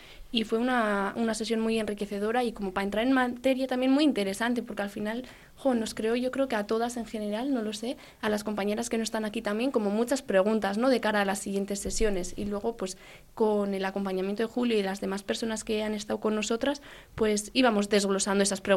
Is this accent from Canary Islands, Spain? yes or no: no; Durango, Basque Country, Spain; vengo de Durango.